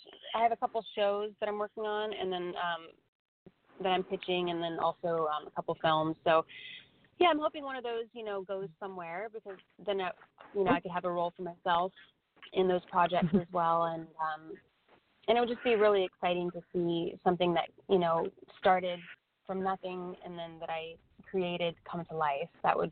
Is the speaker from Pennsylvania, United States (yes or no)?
no; Florida, United States; now in California, United States; I know it's not freezing compared to other places, so I'm a little spoiled with warm weather. But I grew up in Florida and then live in California, so yeah.